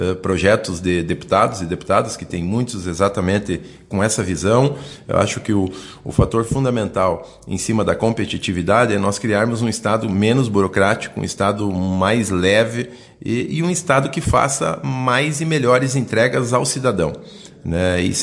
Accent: Santo Augusto, Rio Grande do Sul, Brazil; also born or lived in Ijuí; E eu sou natural de Juí, morei sempre em Santo Augusto, sou agricultor

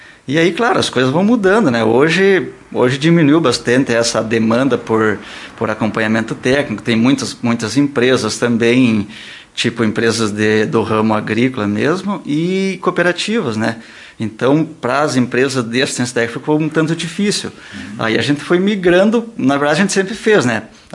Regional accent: Lagoa Vermelha, Rio Grande do Sul, Brazil; eu sou natural de Lagoa Vermelha, do interior, né? E aí, a gente família humilde, né?

